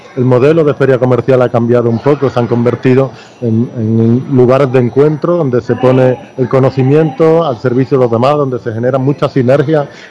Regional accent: Pozoblanco, Andalusia, Spain; Al igual que yo, somos los dos de Pozo Blanco, así bueno, que estamos los del norte aquí acompañando a los vecinos del sur.

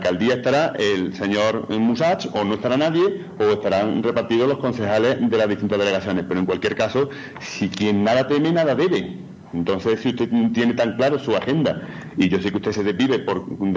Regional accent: Spain; nosotros nos preocupamos como españoles que somos

